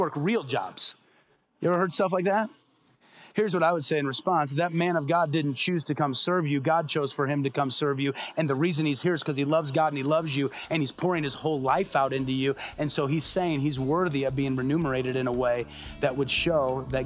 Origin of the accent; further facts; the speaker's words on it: Peoria, Illinois, United States; Because no matter where I preach in Peoria, Illinois, which is my hometown